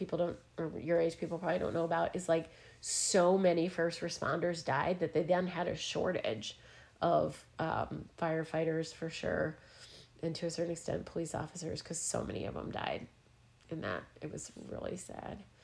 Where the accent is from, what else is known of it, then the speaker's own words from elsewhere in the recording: New Jersey, United States; also born or lived in Boston, United States; I grew up in New Jersey and Boston.